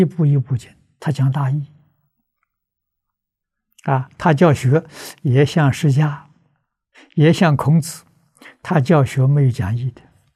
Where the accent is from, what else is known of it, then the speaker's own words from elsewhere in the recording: China; 我们中国人也讲本性啊。